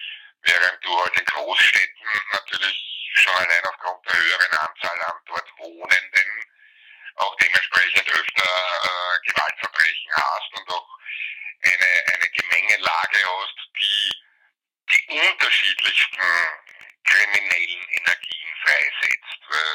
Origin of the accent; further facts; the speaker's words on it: Vienna, Austria; das wäre ein Rechercheaufwand, den ich mir als Wiener in Wien ersparen kann.